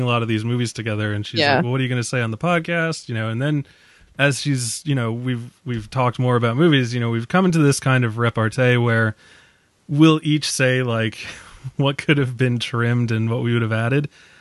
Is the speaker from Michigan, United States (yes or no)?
no; Boston, Massachusetts, United States; accent: Boston; I'm slipping into my shitty Boston accent just out of habit now, so I apologize.